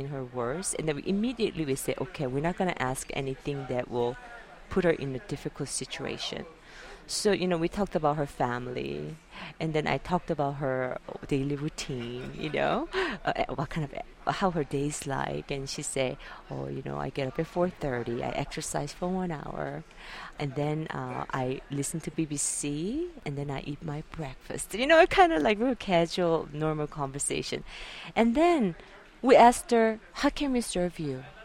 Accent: South Korea; And I'm from South Korea.

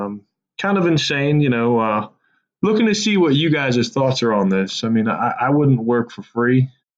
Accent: Maryland, United States; Hi, guys. … I'm from Maryland.

